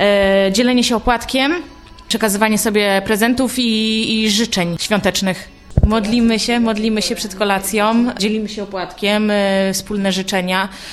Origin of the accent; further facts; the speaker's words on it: Tułowice, Opole Voivodeship, Poland; jestem z Tułowic. W tym roku jadę na gotowca do mamy, do rodziców